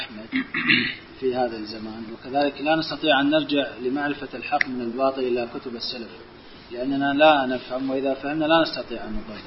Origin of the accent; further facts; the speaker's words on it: Iraq; يا شيخ، عندنا في العراق يشغبون على قواعد الجرح والتعديل